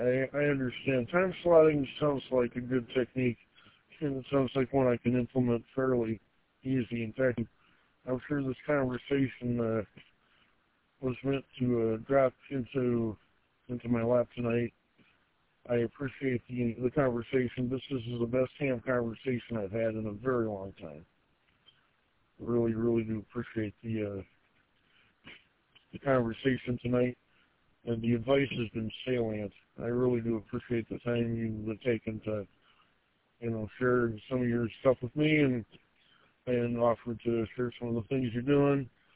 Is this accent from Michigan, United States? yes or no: yes; Gaylord, Michigan, United States; I grew up in Gaylord in the 70s and 80s, so it was a lot different back then.